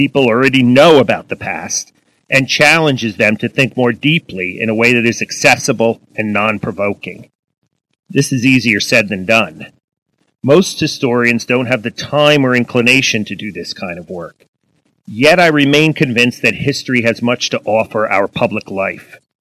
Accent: United States; As an American historian, I want my fellow citizens to think about the past and apply it to the present in a more nuanced way.

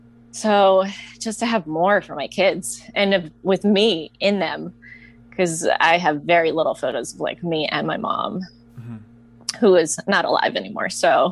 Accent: Poland; So growing up in Poland, like we didn't have the best technology.

